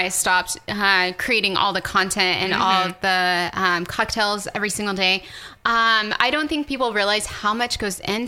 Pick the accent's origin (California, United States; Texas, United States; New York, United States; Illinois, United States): Texas, United States; now in Oklahoma City, United States; I'm not. I'm from Texas.